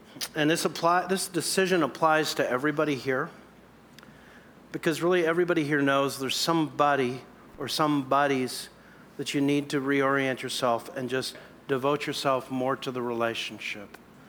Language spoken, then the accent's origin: English; Canada; It's because I'm a Canadian and I think hockey, okay?